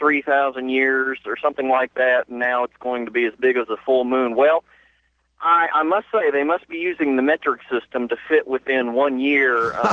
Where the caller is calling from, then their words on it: Indiana, United States; I'm calling from Indiana, and this is my, I think, 12th time to talk to you on the air.